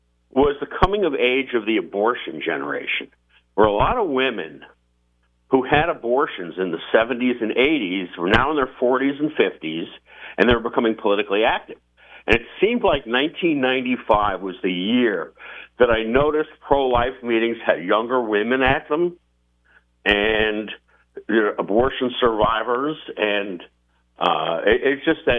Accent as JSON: {"language": "English", "region": "Georgia", "country": "United States", "tie": "born or raised there", "said": "I grew up in Georgia, right? I could never be a Republican. That's the party that burned my state."}